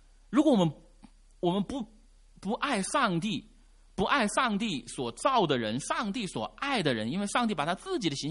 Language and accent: Chinese; China